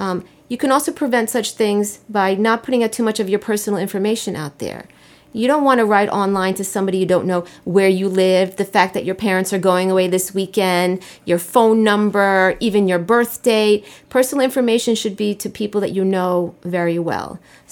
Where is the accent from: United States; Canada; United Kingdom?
United States; New York; growing up on the North Shore of Long Island